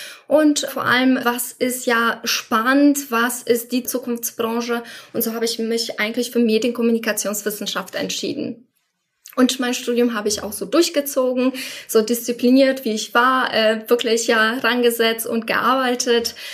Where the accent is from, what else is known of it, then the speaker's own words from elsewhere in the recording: Poland; German is a second language; moved away as an adult; now in Germany; ich komme ursprünglich aus Polen und da muss ich immer ein bisschen weiter rausholen. Ich bin mit 18 tatsächlich nach Deutschland gekommen, ganz alleine, ohne meine Familie